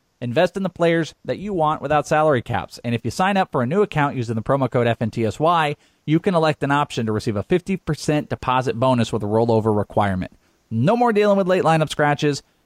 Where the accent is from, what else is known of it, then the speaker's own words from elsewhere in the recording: Wales, United Kingdom; I'm Welsh.